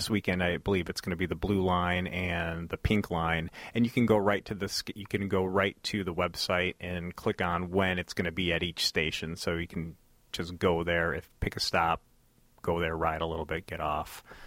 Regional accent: Illinois, United States; Cork and Carry, a classic where I grew up on the South Side

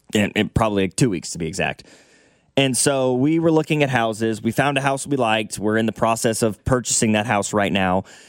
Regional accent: Lawson, Missouri, United States; I grew up in the metro. I didn't grow up like in Kansas City city limits by any stretch. I grew up in Lawson, Missouri.

